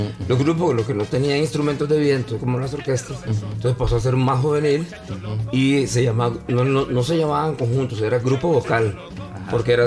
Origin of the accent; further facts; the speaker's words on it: Santa Cruz, Guanacaste, Costa Rica; also born or lived in Punta Arenas; Yo nací en Punta Arenas, pero por cuestiones laborales de mi familia se trasladaron a Guanacaste. Yo hice parte la primaria y parte nuestro primer año en Santa Cruz, Guanacaste.